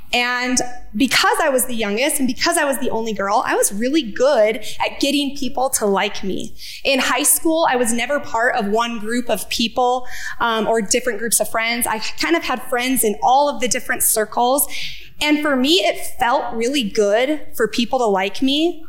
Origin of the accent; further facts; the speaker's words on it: Rapid City, South Dakota, United States; I grew up in Rapid City, South Dakota, in a strong Christian home where Christian morals and values were the norm.